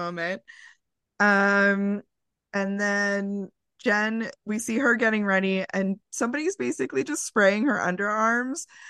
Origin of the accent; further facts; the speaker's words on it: New York, United States; My dad was from Queens. I wasn't brought up in Queens, though, and I'm not, like, I'm a New Yorker in the state sense. Not in the Manhattan sense.